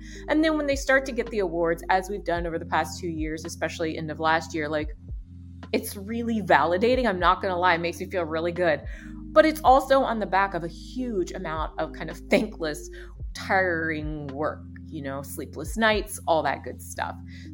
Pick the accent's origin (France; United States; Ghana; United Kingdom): United States; the South; Or I'm from the South, so we would say jump in whole hog, right?